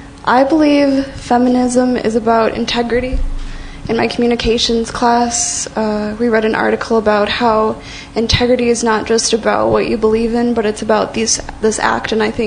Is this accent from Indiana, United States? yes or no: no; St. Cloud, Minnesota, United States; growing up in St. Cloud, yes, I was aware that I was a person of color, clearly.